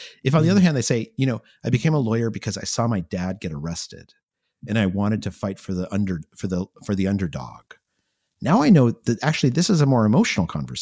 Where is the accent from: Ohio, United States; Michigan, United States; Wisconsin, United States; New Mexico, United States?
New Mexico, United States; You're from London and I grew up in New Mexico, right?